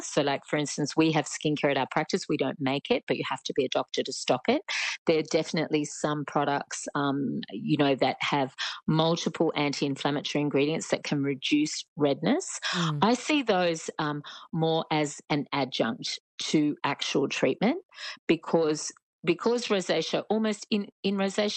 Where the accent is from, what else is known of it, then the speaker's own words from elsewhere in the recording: New South Wales, Australia; I'm actually from the Central Coast, so I know that well.